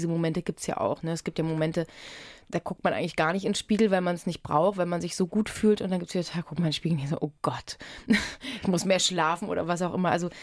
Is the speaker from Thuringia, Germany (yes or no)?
yes; Erfurt, Thuringia, Germany; Und ich komme ja nun aus Erfurt, auch mit vielen Fachwerkhäusern, mein Mann aus Konstanz und ich bin das gewohnt, diese Umgebung.